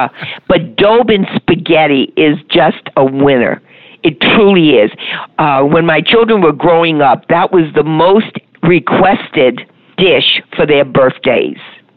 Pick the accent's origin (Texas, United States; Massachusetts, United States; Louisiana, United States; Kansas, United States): Louisiana, United States; New Orleans; accent: New Orleans; if I can say it correctly with my New Orleans accent